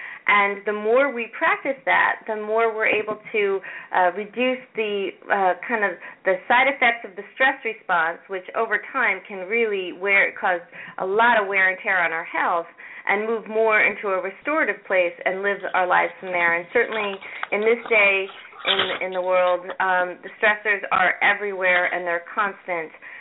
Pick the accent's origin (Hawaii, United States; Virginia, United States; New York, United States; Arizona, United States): New York, United States; born there; Sure. Well, I was born here in the Capital District